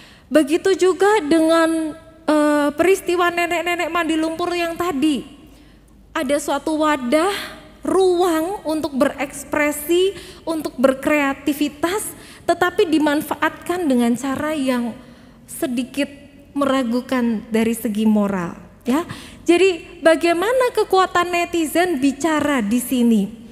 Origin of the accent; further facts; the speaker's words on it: Weleri, Central Java, Indonesia; Karena saya dari Weleri ya Bapak Ibu, kadang-kadang muncul bahasa Jawanya enggak apa-apa ya.